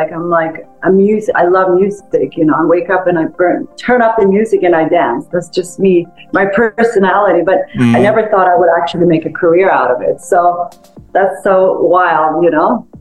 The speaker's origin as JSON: {"language": "English", "country": "Sweden", "said": "because it's my home country and it's like so big in Sweden."}